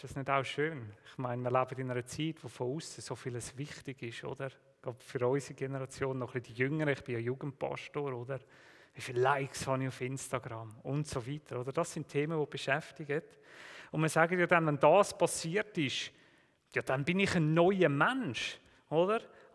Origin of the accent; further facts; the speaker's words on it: Switzerland; Ich habe mir jetzt überlegt, mit was kannst du als Schweizer die Flasche wieder füllen.